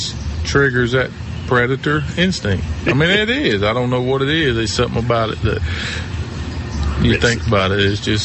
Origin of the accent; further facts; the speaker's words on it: Blacksburg, South Carolina, United States; I'm from Blacksburg, South Carolina. We can't speak very well down here.